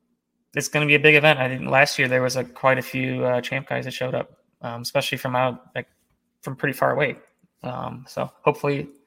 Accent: Hampshire, Illinois, United States; I'm not going to say like I'm from Hampshire. I guess I could, but it just gives them a better idea that like I'm from Chicago or Chicago suburbs, right?

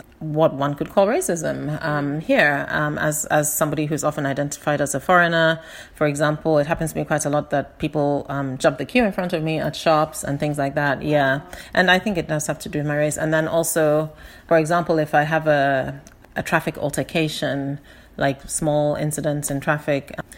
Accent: Ghana; Growing up in Ghana was not like maybe growing up in South Africa or in the United States, where there is a traumatic history of conflict and abuse.

